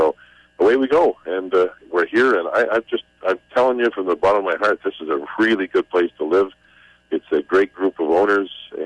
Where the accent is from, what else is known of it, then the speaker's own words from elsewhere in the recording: Calgary, Alberta, Canada; moved away; also born or lived in St. Louis / New York; as you know, I grew up in Calgary, played junior hockey there, spent a couple years in St. Louis as a player, then was traded to New York and spent 28 years there